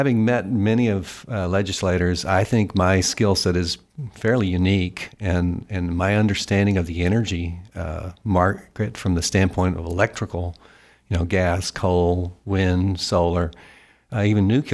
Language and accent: English; Louisiana, United States; So I'm born and raised in Louisiana and grew up in procurial school all the way through